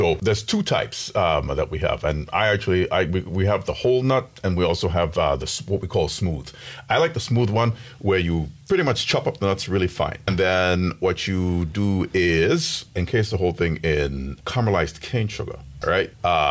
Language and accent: English; Ghana; now in United States; Yeah, I'm originally from Ghana in West Africa. Came to the U.S. in 92